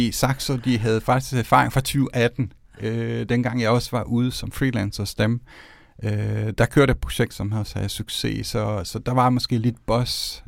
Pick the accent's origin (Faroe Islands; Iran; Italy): Italy; Umbria; also born or lived in Rome; jeg kommer selv fra Umbrien og Rom